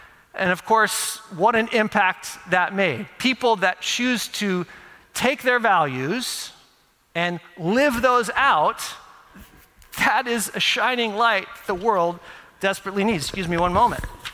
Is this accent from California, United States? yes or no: no; Texas, United States; I think about a grocery store in my home state of Texas called HEB